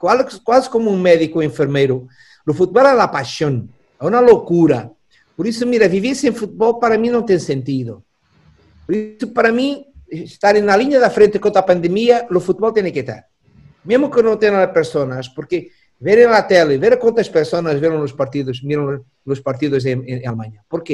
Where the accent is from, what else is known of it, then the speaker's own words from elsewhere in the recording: Portugal; Claro que, como português, eu gostaria